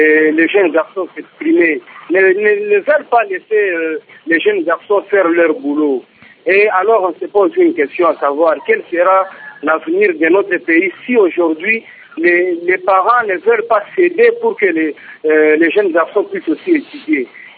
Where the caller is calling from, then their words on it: Kolwezi, Lualaba, DR Congo; surtout ici chez nous à Kolwezi, dans la plupart des entreprises.